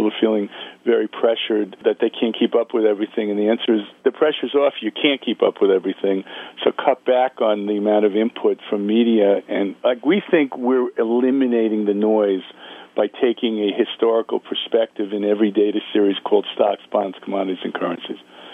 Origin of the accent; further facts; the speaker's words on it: New York, United States; I'm a kid from the Bronx.